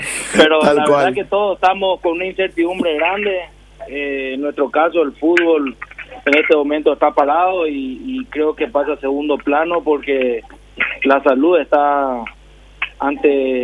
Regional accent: Paraguay

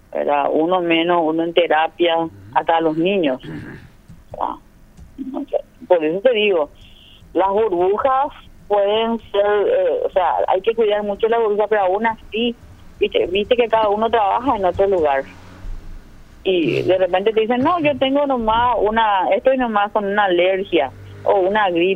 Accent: Paraguay; no sé cómo somos los paraguayos bastante especiales

